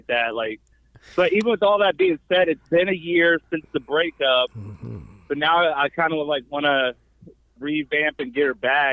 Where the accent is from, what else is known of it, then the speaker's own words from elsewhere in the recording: Cincinnati, Ohio, United States; Unfortunately, Cincinnati, Ohio.